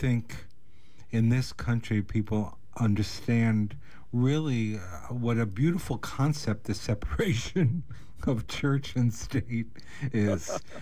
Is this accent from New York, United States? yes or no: yes; New York, United States; I grew up on Long Island in a very white Christian Long Island